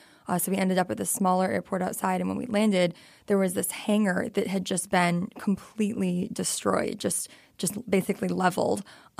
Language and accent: English; Connecticut, United States; I grew up in Connecticut, so I'd never really seen a bad storm like this.